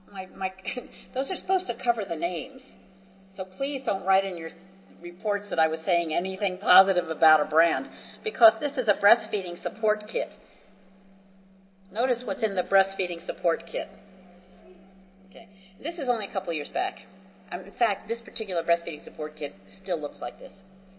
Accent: New Jersey, United States; accent: New Jersey; if anybody doesn't speak English as a first language and my New Jersey accent's getting in the way, please raise your hand and I'll slow down.

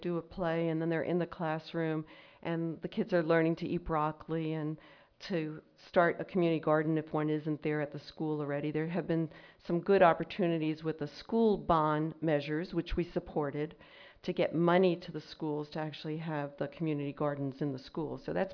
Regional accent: New York City, New York, United States; I grew up in New York City, and I never saw fresh fruits and vegetables. They were too expensive. My mother was from a Puerto Rican background

